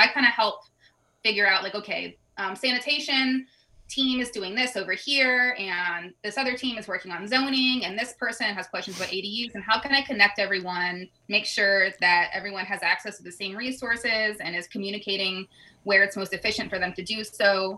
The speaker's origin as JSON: {"language": "English", "town": "Port Townsend", "region": "Washington", "country": "United States", "tie": "born or raised there", "moved": "as an adult", "said": "Yeah, I grew up in Port Townsend, moved away when I was 18, and I'm now in my 30s and I just moved back with my husband because it was time to come home and I never stopped loving this place."}